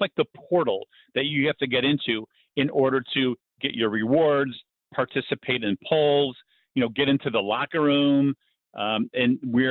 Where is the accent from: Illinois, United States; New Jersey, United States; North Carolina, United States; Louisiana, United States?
Illinois, United States; Chicago; And, you know, we heard recently, Andy, you know, we're both from Chicago